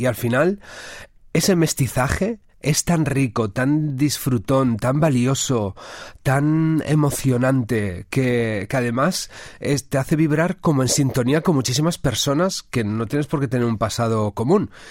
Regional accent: Valladolid, Castile and León, Spain; Y yo soy de Valladolid, soy castellano, y tengo la jota y las rondadas y el folclore castellano en la sangre, pero también soy herencia andaluza, soy herencia vasca, soy ibérico en realidad, y más aún soy europeo

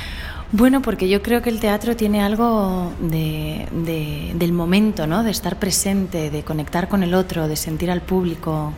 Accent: Galicia, Spain; Bueno, yo soy gallega.

